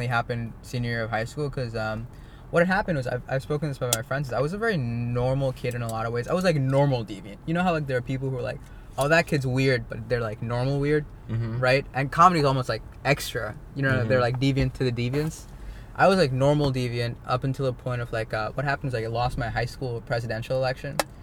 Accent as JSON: {"language": "English", "country": "Singapore", "tie": "born or raised there", "also_born_or_lived": "India", "lives_now": "United States", "said": "No, English, people speak English in Singapore, that's everyone's first language. But I was born in India. But yeah, English, I learned English first."}